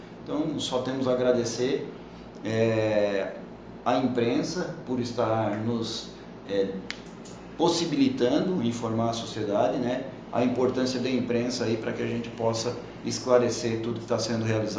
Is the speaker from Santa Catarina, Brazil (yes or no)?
yes; Urussanga, Santa Catarina, Brazil; Uruçanga é minha terra, cresci lá na cidade